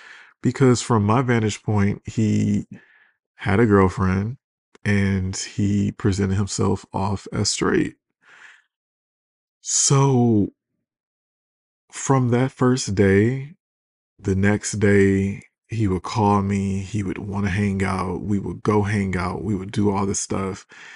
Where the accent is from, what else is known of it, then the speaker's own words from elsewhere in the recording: Detroit, Michigan, United States; Like, I'm from Detroit, you know?